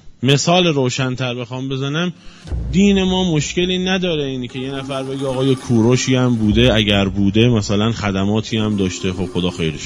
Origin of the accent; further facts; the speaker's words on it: Iran; ما که ایرانی هستیم ایرانیتمون